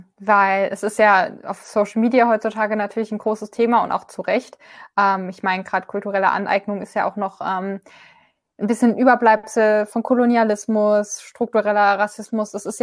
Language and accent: German; Saarland, Germany; Also ich komme jetzt zum Beispiel aus dem Saarland ursprünglich und da ist es noch nicht so verbreitet.